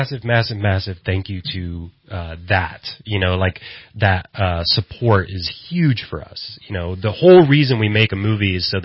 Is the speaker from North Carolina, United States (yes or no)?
no; Oak Run, California, United States; now in Los Angeles, United States; And so that's where I grew up in Oak Run, and I moved to Los Angeles when I was 21